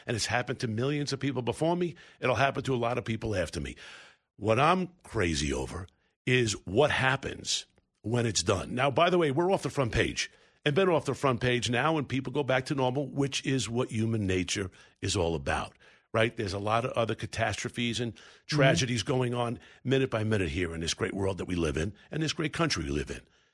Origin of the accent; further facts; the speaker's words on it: New York, United States; now in California, United States; It's as much as a community as it was when I grew up in New York. And it's hard sometimes to find a neighborhood, right, in California.